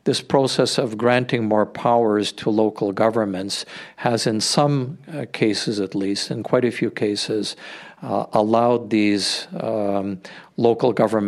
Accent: Ottawa, Ontario, Canada; also born or lived in Hamilton; Born in Hamilton, I grew up essentially in Ottawa, where I went to school, high school, and then university.

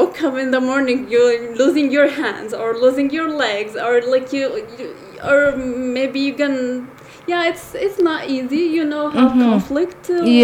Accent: Syria; Like, I'm going to start, like, Syria is a very nice place.

